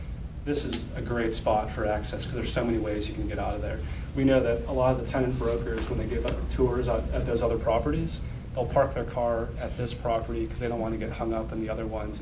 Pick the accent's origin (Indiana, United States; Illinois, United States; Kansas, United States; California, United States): Illinois, United States; Chicago; we're guys from Chicago, we'll stand at 8 o'clock in the morning watching people for 2 hours